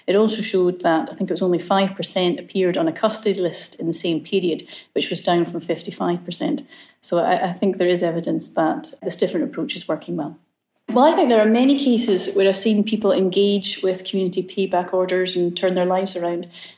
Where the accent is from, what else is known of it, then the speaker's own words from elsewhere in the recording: Dundee, Scotland, United Kingdom; I'm from this area. I was born in Dundee and I went to Carnoustie High School.